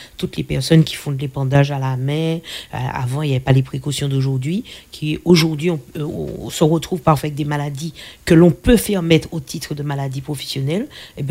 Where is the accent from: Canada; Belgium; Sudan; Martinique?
Martinique; nous sommes français, certes. Mais je ne suis pas une bretonne, je ne suis pas une normande, je ne suis pas une marseillaise, je suis une martiniquaise.